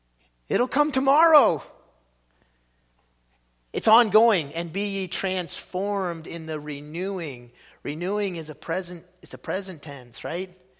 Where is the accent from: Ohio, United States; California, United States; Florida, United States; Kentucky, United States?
Ohio, United States; I grew up in Ohio, and so I grew up a fairly avid Ohio State Buckeyes fan.